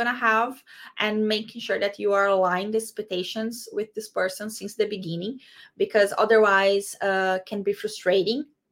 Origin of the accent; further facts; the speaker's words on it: Brazil; English is a second language; As I said, I am from Brazil. And in Brazil, Reddit is not that popular.